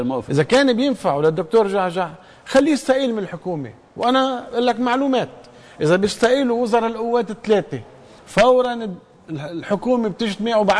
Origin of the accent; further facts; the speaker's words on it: Lebanon; كلبناني أنا